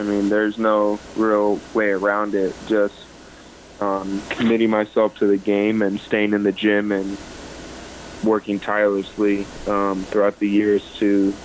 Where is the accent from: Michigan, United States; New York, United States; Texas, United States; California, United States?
California, United States; Sacramento; also born or lived in Los Angeles; I was born in the LA area, but then I grew up in Sacramento. So LA and Sacramento are both like my homes.